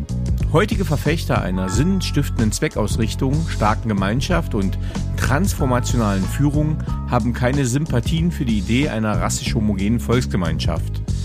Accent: Magdeburg, Saxony-Anhalt, Germany; Dann warst du lange in Magdeburg, wo ich herkomme, was ich spannend fand.

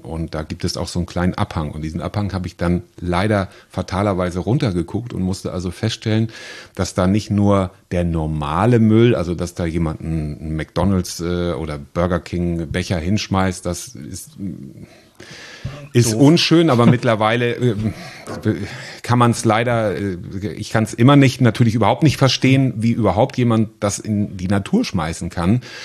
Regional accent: Schleswig-Holstein, Germany; now in Solingen, Germany; bin ich ja gestern aus Solingen in meine alte Heimat hierher gefahren und so ein kleiner Stopp am Nord-Ostsee-Kanal gehört dann auch dazu.

